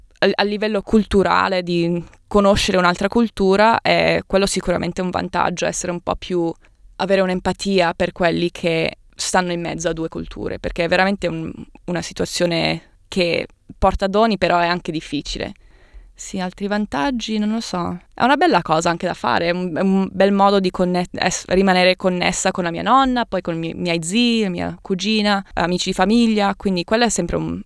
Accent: Australia; adesso se mi introduco dico sono australiana, e la parte italiana è una parte di me, però non mi sento più l'obbligo di doverla dichiarare

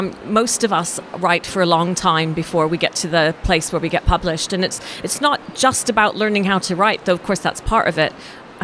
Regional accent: Canada; also born or lived in France / Australia; now in England; I was born in France. And then I was raised in Canada, moved to Australia and then moved to England. So I lived in Australia, I think we were working this out before, it was 13 or 14 years.

